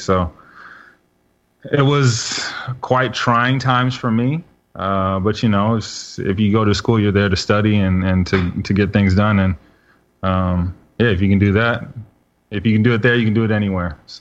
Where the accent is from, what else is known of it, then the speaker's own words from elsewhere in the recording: Seattle, Washington, United States; I mean, I'm from Seattle, and it's just night and day between Pullman and Seattle.